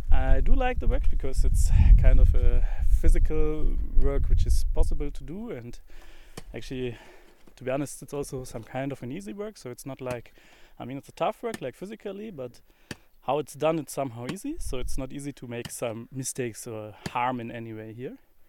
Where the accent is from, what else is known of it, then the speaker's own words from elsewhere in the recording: Germany; English is a second language; from Germany.